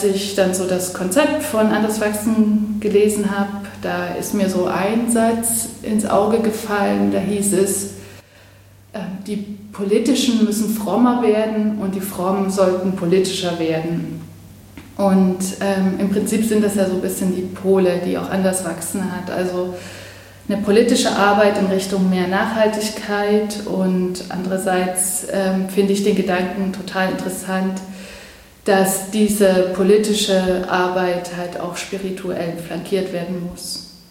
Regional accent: Dresden, Saxony, Germany; moved away; also born or lived in Basel; Ich bin ursprünglich aus Dresden und war dann aber ganz lange weg, zwischen 2000 und 2016.

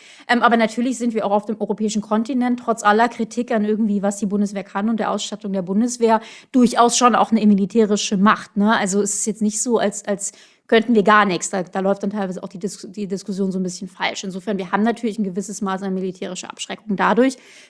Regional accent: Germany; Und ich halte es für auch unser Ansehen als Deutsche ein bisschen schwierig

